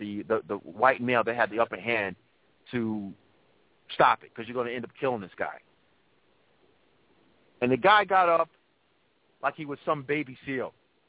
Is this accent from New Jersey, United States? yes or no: no; New York, United States; I'm from New York.